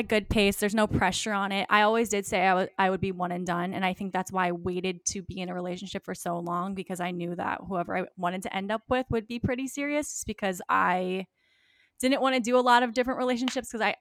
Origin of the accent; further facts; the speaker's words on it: Virginia Beach, Virginia, United States; He loves Virginia too, and I'm from Virginia Beach, so that's like my hometown.